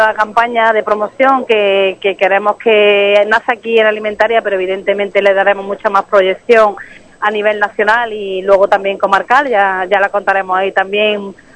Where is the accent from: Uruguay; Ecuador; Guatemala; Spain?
Spain; Priego de Córdoba, Andalusia; somos de Priego